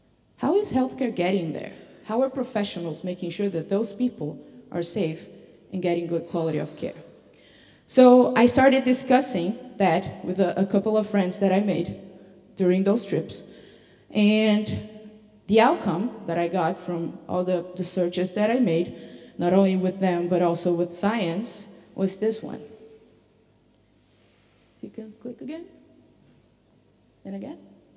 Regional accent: Rio de Janeiro, Brazil; even though I'm Brazilian, I'm from Rio.

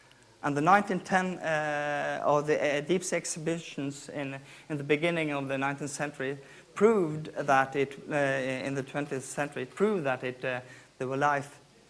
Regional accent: Bergen, Vestland, Norway; Here's Bergen on the west coast of Norway, my hometown.

